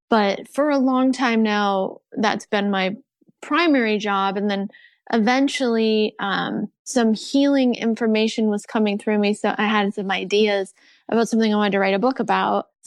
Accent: New England, United States; Yeah, I grew up in New England, and from a young age, I would see what at the time I called nature sparkles outside.

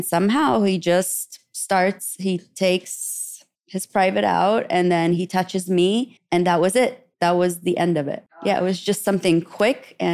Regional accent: Iraq; I grew up in Iraq and they don't even have kissing on TV.

